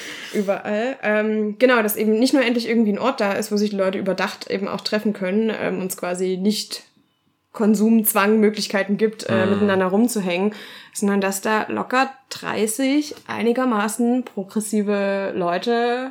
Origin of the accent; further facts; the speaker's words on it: Meißen, Saxony, Germany; Ich komme ja aus Meißen.